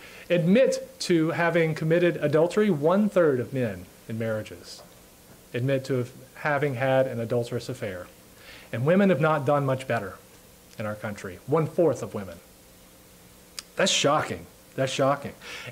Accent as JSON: {"language": "English", "country": "United States", "tie": "born or raised there", "said": "I have a valid experience as an American growing up in our country. I'm 35 years old."}